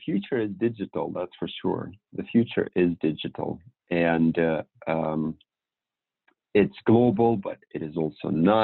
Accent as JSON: {"language": "English", "country": "Belarus", "said": "I am originally from Belarus."}